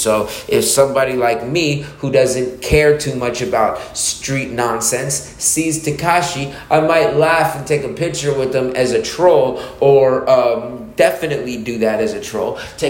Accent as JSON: {"language": "English", "town": "Beverly Hills", "region": "California", "country": "United States", "tie": "born or raised there", "said": "I was born in Beverly Hills. My parents, Italian and Canadian."}